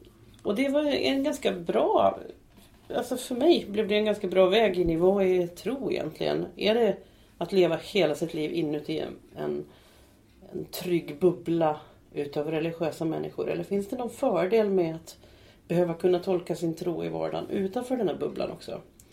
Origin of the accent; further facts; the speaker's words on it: Gothenburg, Västra Götaland County, Sweden; Men vi kom från Göteborg.